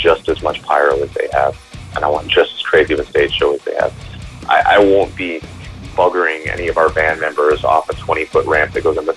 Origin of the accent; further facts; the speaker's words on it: Florida, United States; Growing up in Central Florida, was known for boy bands, was known for pop punk, ska, country's pretty big, a lot of radio rock.